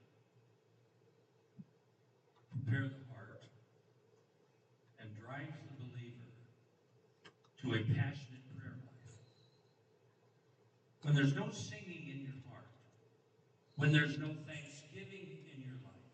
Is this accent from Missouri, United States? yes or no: no; California, United States; I was raised in California during the radical 60s.